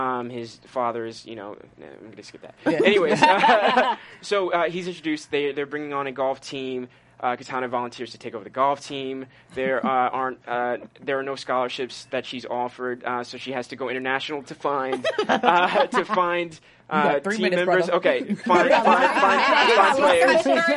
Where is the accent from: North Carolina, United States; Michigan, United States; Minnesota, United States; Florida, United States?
Minnesota, United States; Minneapolis; I'm from Minnesota, Minneapolis, Minnesota.